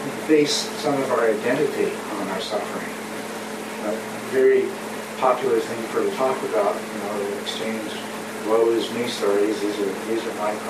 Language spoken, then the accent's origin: English; the South, United States; living in the South, growing up in the South, and then having a civil rights movement arise